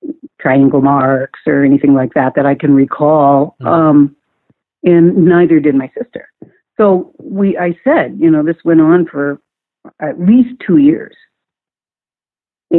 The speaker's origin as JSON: {"language": "English", "town": "Great Falls", "region": "Montana", "country": "United States", "tie": "born or raised there", "said": "I grew up in Great Falls, Montana."}